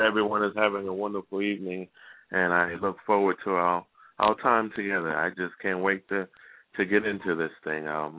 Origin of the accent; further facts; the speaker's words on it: New York, United States; now in Atlanta, United States; I am a native from the Bronx, New York, currently living in Atlanta, Georgia.